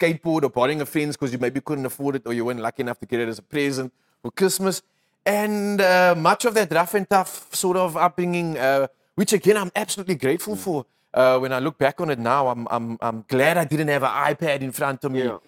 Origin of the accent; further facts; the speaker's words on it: Cape Town, Western Cape, South Africa; I was brought up in Heathfield with my parents, but obviously most of the time that I did have spending with cousins and family was Bridgetown, Cape Town, that side of life.